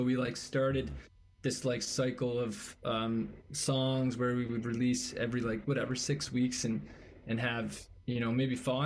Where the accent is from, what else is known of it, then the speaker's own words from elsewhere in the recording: Prince Edward Island, Canada; growing up in Surrey, PEI